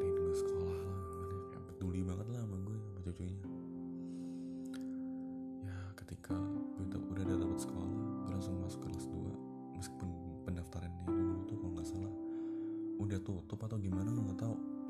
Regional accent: Bandung, West Java, Indonesia; also born or lived in Malang; gue lahir di Malang. Setelah gue lahir, gue langsung pindah ke Bandung karena mama gue itu emang asli Bandung. Terus ya, karena mama gue pingin kumpul sama keluarga yang di Bandung, ya udah gue sekeluarga pindah tuh ke Bandung.

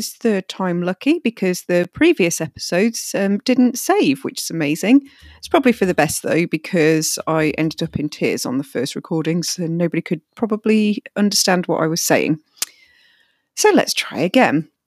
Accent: Manchester, North West England, United Kingdom; also born or lived in Aberdeen; I was born in Aberdeen, but grew up in a fairly rough area of Manchester. As you can hear, I've lost most of my accent, but people down here in Sussex and Surrey know that I'm not from round here because I still say things like grass and bath.

